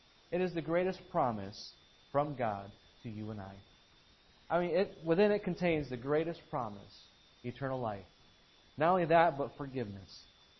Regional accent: United States; You know, I'm from the United States.

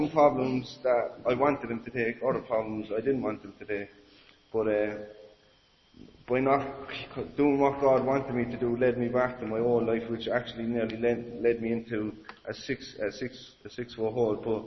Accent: Ballincollig, Munster, Ireland; now in Dublin, Ireland; So I'm from Cork and I'm from Ballincollig. I'm up in Dublin at the moment

